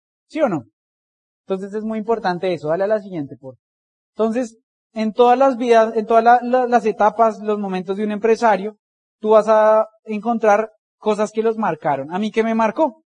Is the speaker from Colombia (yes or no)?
yes; Bogotá, Colombia; Nosotros venimos de una parte de Bogotá que se llama Ciudad Bolívar, es un conjunto residencial muy lujoso.